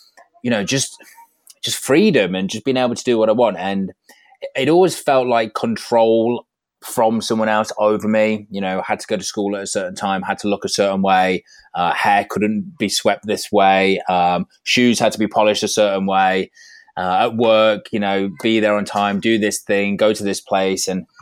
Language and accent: English; Skegness, East Midlands, United Kingdom; I grew up in Skegness, you know, coastal seaside town, you know, Butlins.